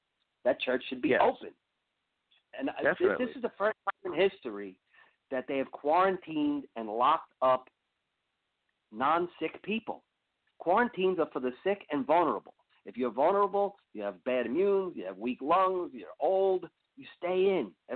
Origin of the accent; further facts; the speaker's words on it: New York, United States; I grew up in New York. I've been to Manhattan.